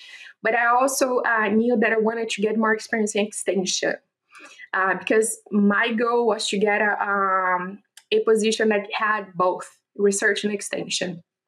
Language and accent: English; Piracicaba, São Paulo, Brazil; education there in Brazil at the University of Sao Paulo, the campus that's in Piracicaba, which is my hometown.